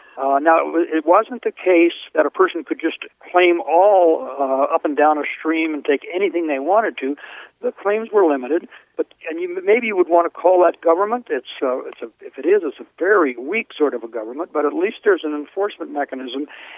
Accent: the West, United States; Well, part of it is I grew up on the West, and my mother was one of the very first children born in eastern Montana

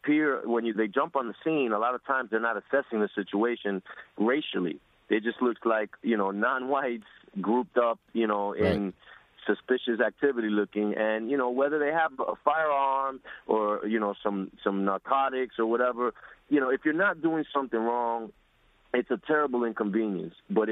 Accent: New York City, New York, United States; I'm born and raised in New York. I've been here my whole life. I've lived in, you know, 3 of the 5 boroughs.

